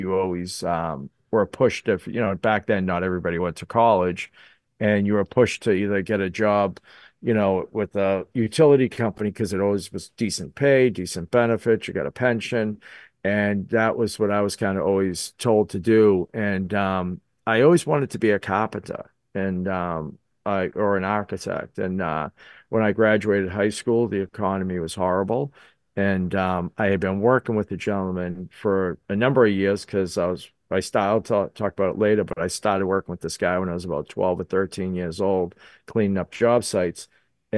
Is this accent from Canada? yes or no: no; Malden, Massachusetts, United States; the from Malden, I'm from Malden, Mass. That's the town I live in. It's just north of Boston.